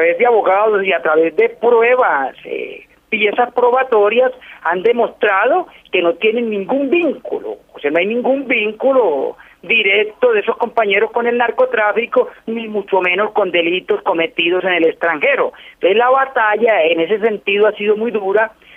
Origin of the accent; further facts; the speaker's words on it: Colombia; Nosotros como colombianos estamos en contra de la extradición en todos los sentidos